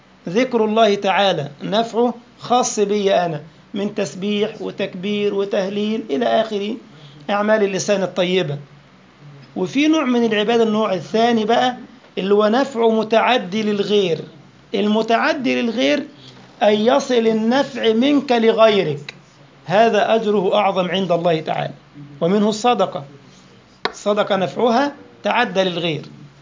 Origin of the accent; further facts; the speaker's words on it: Egypt; now in Europe; يبقى أنا الآن مثلا في أوروبا، أوروبا بتختلف عن بلدي مصر،